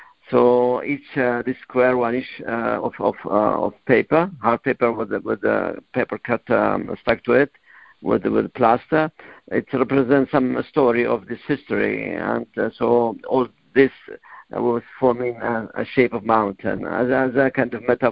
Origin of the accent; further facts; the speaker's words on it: Kurdistan Region, Iraq; because I'm Kurd, Kurdistan. I'm Kurd from Iraq. So as a Kurd, I mean, coming from such society